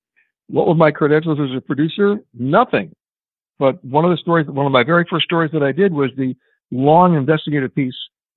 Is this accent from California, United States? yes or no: no; Manhattan, New York, United States; No, I grew up in Manhattan. I'm a New York City boy.